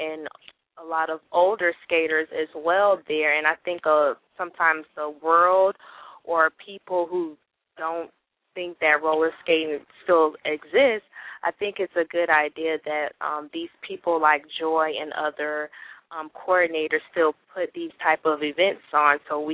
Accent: Tampa, Florida, United States; I'm from Tampa

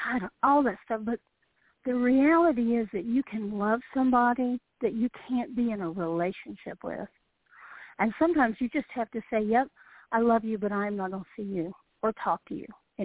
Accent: the South, United States; and I'm a Southerner, so I'm especially guilty of this, polite at all costs.

